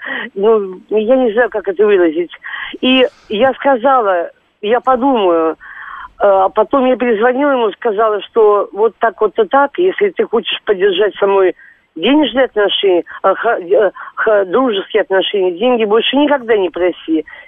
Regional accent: Moscow Oblast, Russia; born there; там, где я родилась, в Московской области.

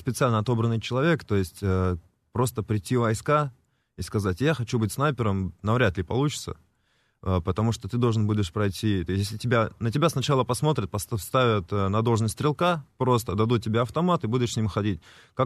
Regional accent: Moscow, Russia; я родился в Москве, всю жизнь здесь прожил

